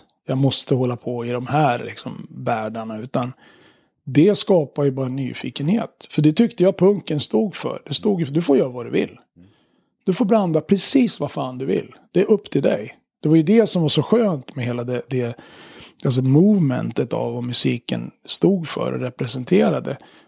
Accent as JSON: {"language": "Swedish", "town": "Gävle", "region": "Gävleborg County", "country": "Sweden", "tie": "born or raised there", "said": "när de spelade på ungdomsgårdarna hemma i Gävle så det var ju fullt"}